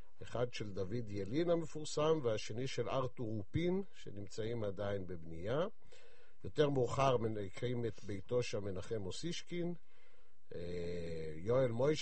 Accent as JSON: {"language": "Hebrew", "town": "Jerusalem", "region": "Jerusalem District", "country": "Israel", "tie": "born or raised there", "said": "כל הווייתי ירושלמית. נולדתי בירושלים, בבית הראשון ברחביה. שכני משמאל היה הנשיא, שכני מימין היה ראש הממשלה"}